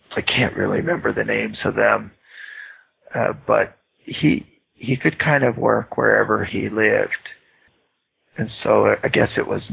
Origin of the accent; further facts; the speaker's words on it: Utah, United States; I mean, growing up in Utah, you, especially as a, when you were a teenager or early teen, and things started to change